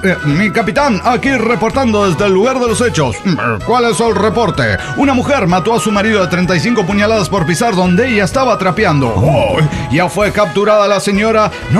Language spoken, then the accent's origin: Spanish; Tarija, Bolivia; de Guadalquivir, Tarija, Bolivia